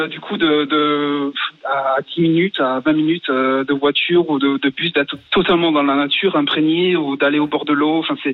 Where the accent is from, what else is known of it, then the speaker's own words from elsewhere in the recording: France; now in Norway; En tant que bon français, malheureusement non, je ne parle pas si bien que ça.